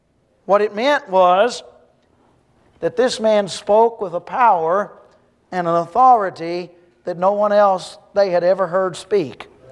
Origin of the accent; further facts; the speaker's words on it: the South, United States; accent: southern; now in Australia; when they hear my strong southern accent, they always ask me, you know, why you're here.